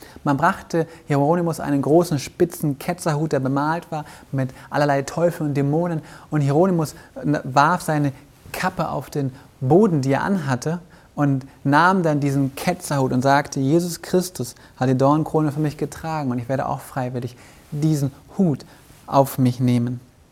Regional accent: Baden-Württemberg, Germany; Also dort, wo wir wohnen, haben wir an der Rheinebene, ich komme ja da aus der Ecke Freiburg, Lahr, Offenburg

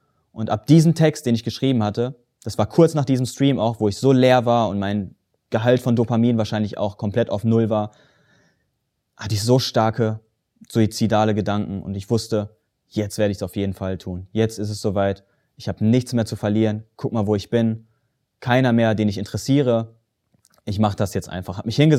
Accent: Hagen, North Rhine-Westphalia, Germany; Und bin nach Hagen dann, wo ich aufgewachsen bin

